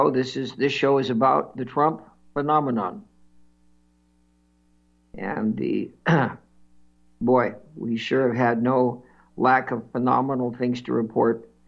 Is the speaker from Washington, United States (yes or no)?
no; Manhattan, New York, United States; born there; I was born in Manhattan on Fifth Avenue, but never been inside of Macy's